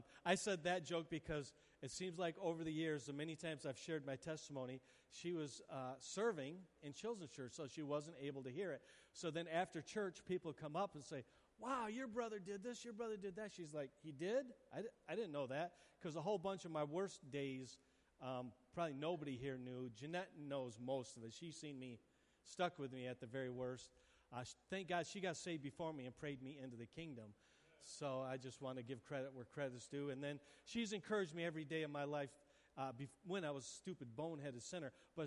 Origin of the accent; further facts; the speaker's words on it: Easttown, United States; born there; so I was born in Easttown, which if you've been to Easttown the last few years, it didn't look like it does now.